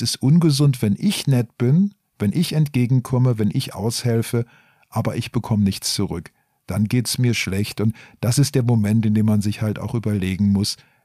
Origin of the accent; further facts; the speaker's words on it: Baden-Württemberg, Germany; ich komme eigentlich aus dem Schwarzwald